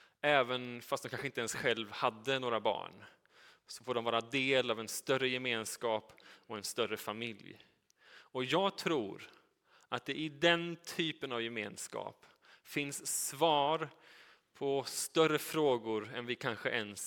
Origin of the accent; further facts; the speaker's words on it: Uddevalla, Västra Götaland County, Sweden; Men Uddevalla där jag är uppvuxen är ju en plats som fortfarande ligger mig varmt om hjärtat.